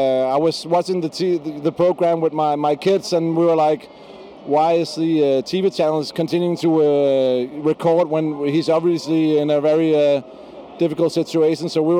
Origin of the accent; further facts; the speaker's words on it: Copenhagen, Capital Region of Denmark, Denmark; I'm from Copenhagen.